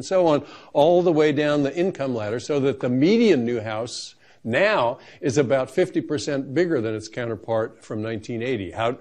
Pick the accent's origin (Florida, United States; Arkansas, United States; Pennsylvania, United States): Florida, United States; I grew up in Florida.